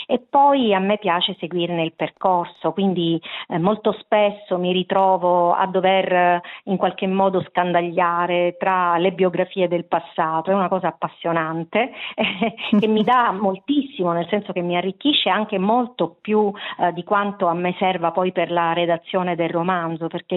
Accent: Sicily, Italy; da buona siciliana e da buona pirandelliana

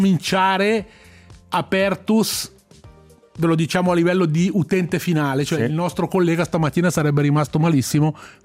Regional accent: Ticino, Switzerland; accent: Ticinese dialect; ChatGPT nella fattispecie era in grado di interpretare dei testi nel nostro dialetto.

